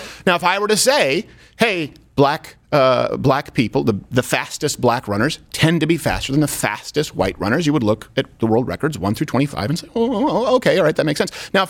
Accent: Canada; When I was growing up in Canada

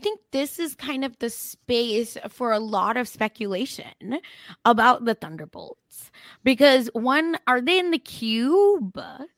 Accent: India; I mean, as an Indian who, you know, speaks the language, yeah.

